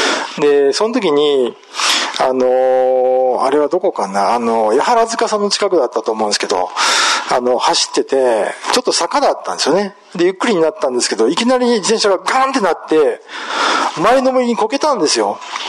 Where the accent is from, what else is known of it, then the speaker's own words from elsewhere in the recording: Okinawa, Japan; 僕は沖縄の丸丸出身の